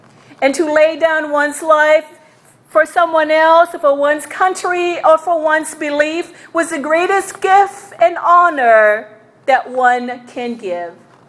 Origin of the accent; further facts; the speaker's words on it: Hawaii, United States; I remember growing up in Hawaii as a migrant child to the U.S. Hawaii, although a Pacific island, they were a Polynesian people like me.